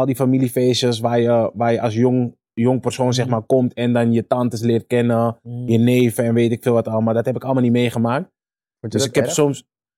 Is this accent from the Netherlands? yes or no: yes; Amsterdam, North Holland, Netherlands; Ik ben geboren in Amsterdam Zuidoost. Al heel vroeg ben ik naar Amsterdam West verhuisd. Via de Overtoom, Bosselommer, uiteindelijk in Geusvat beland.